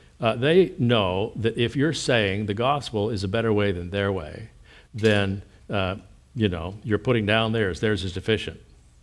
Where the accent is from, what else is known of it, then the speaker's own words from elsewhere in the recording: Pennsylvania, United States; Originally, I'm from Pennsylvania.